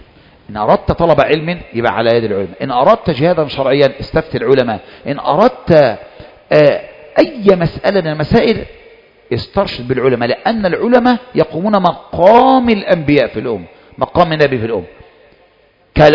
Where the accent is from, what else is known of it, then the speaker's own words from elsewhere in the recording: Egypt; أول جمعة غضب حصلت في عندنا في مصر